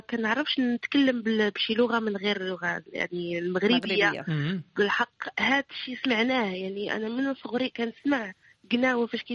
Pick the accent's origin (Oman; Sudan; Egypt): Sudan; أنا إفريقي أنا سوداني.